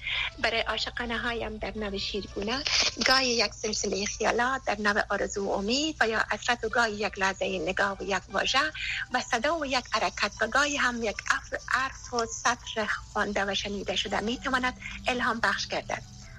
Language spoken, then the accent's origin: Persian; Afghanistan; born there; moved away; ما یک زن استم که در افغانستان قبل از جنگ متولد شدیم